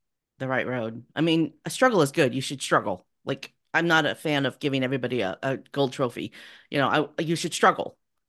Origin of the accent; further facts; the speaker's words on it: California, United States; And I'm from California. So a lot of the men in my family tree were miners.